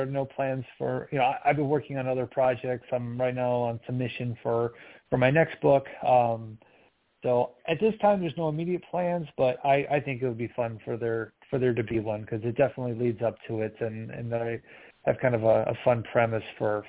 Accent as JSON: {"language": "English", "region": "Midwest", "country": "United States", "tie": "born or raised there", "also_born_or_lived": "New York", "said": "And that just comes from me, you know, growing up in the Midwest, but going to school in New York, living out there for a while"}